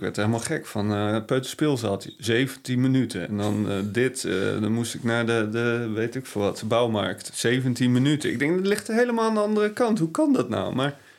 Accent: Hilversum, North Holland, Netherlands; En ik ben zelf opgegroeid in Hilversum. Dus ik had eerlijk gezegd niet echt een hoge pet op van Almere.

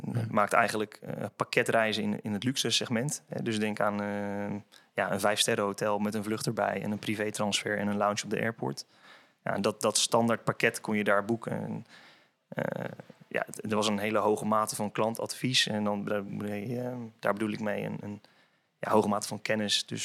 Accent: Epe, Gelderland, Netherlands; now in 's-Hertogenbosch, Netherlands; Ik ben sinds een jaar geleden samen met mijn vriendin verhuisd naar Den Bosch voor mijn werk. Want ik kom oorspronkelijk dus uit Epe, een dorpje bij Apeldoorn in de buurt.

